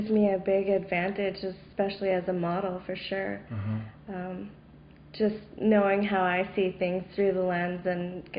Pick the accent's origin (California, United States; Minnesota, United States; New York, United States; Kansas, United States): Minnesota, United States; moved away as an adult; now in Seattle, United States; I grew up in Minnesota and worked in Western medicine for several years and moved out to Seattle in 2005